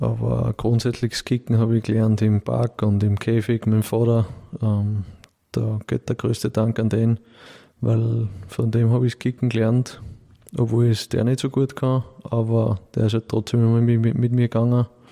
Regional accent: Linz, Upper Austria, Austria; ich bin am Land aufgewachsen, würden alle Wiener sagen, habe ich oft gehört, in Urfa, so ein Stadtteil von Linz, bin ich aufgewachsen und ja, schöne Kindheit gehabt.

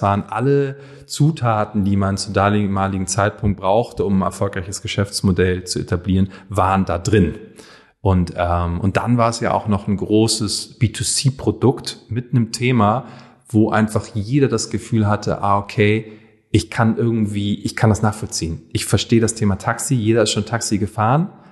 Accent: Hamburg, Germany; Ich komme aus dem Hamburger Westen ursprünglich.

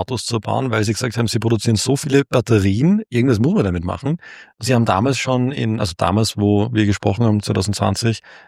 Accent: Austria; Ja, nein, wir haben leider keine, weil unser Stadtrat Hanke damals leider sich für eine andere Technologie

